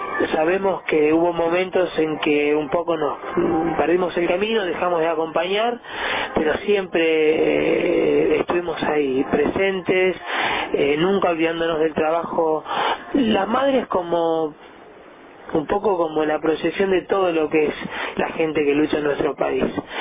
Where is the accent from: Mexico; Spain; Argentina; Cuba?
Argentina; now in Australia; me da vergüenza decir soy argentino porque hace tanto tiempo que me fui, pero no puedo decir que soy australiano porque no lo soy. Soy de allá.